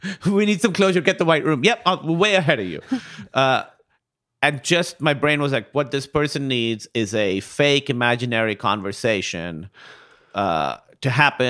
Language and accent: English; Karachi, Sindh, Pakistan; I grew up in Karachi, Pakistan, and it was a very, very rare name there because it's from a Shia prayer. I'm named after a Shia person, and Pakistan's majority Sunni, so there weren't that many Shia people, and honestly, it was hard to be Shia there.